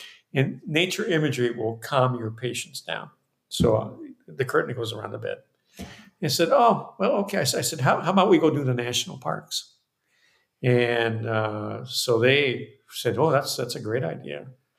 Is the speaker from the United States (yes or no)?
no; Cuba; I grew up in Cuba. My grandfather was a renowned muralist that worked with the Cuban Railroad.